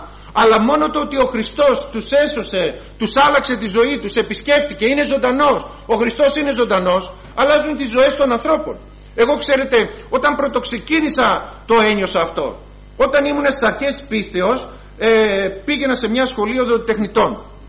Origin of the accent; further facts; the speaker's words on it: Chalcis, Central Greece, Greece; Γιατί ξέρετε κι εγώ είμαι από τη Χαλκίδα, από την Εύβοια, όσοι ξέρουν ξέρουν, από την Εύβοια